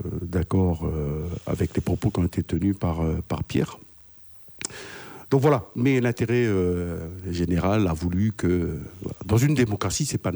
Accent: Wallis & Futuna; now in New Caledonia; nous sommes ici en Calédonie, nous, Wallisiens et Futuniens

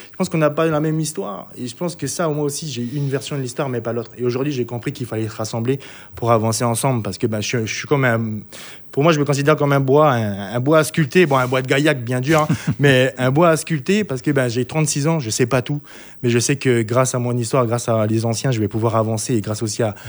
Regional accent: Bourail, South Province, New Caledonia; j'avais l'impression de me perdre chez moi à Bouraille, quoi.

